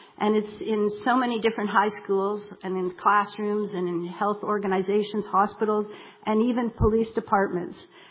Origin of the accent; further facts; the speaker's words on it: Toronto, Ontario, Canada; moved away as an adult; growing up in Toronto, Canada, I had little, if any, competencies and experience to deal with the complexities of living in a country of divide.